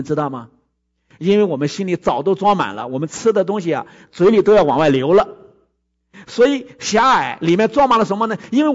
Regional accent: China; now in United States; 我们中国人是一个拜兽的民族

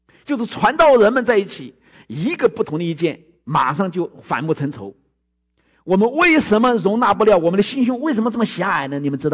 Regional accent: China; now in United States; 我们中国人是一个拜兽的民族

